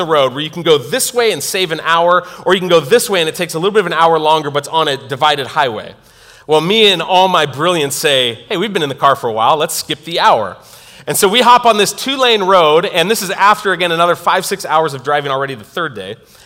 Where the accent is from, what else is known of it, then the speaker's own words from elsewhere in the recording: California, United States; Now, I'm from California. So maybe it isn't a blizzard, I don't know.